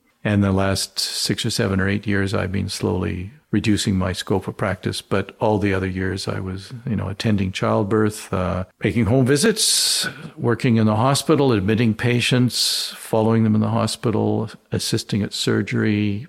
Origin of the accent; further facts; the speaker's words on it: Vancouver, British Columbia, Canada; Yeah, originally born and raised in Vancouver. Did my high school and an undergraduate degree in Vancouver.